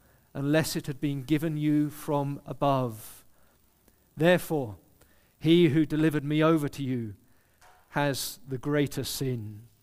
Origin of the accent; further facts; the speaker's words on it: United Kingdom; But for me, as a British man, looking at our scene in Europe, it really has shaken us in Europe